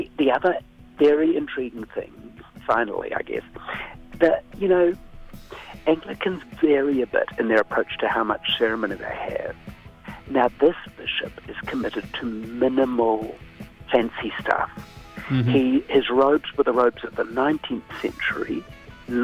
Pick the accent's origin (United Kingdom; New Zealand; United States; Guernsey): New Zealand; South Island; I come from the South Island, and I always reckon that the South Island is miles behind the North in terms of awareness of Taha Māori.